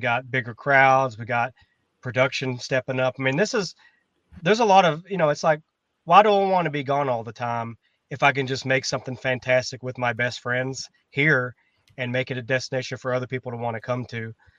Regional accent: Gadsden, Alabama, United States; born or raised there; also born or lived in Philippines

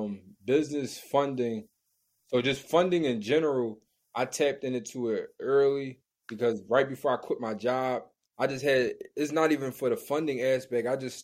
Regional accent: Philadelphia, Pennsylvania, United States; Kenny's from Chicago, Ramel's from New York, I'm from Philly

